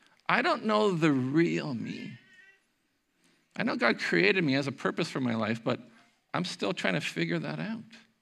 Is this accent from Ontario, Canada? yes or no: no; Prince Rupert, British Columbia, Canada; But can you remember a day when on Sunday, when I grew up in Prince Rupert, like it was hard to find milk or eggs because everything was closed